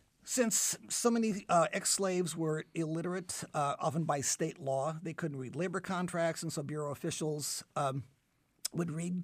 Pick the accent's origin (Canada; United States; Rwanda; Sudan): United States; Arizona; the images that we all saw when I was growing up in Arizona, the police dogs, the fire hoses on television